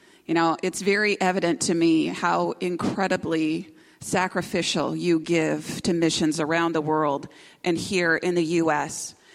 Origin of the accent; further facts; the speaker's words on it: Iowa, United States; Sometimes when I tell people I'm from Iowa, they start to laugh.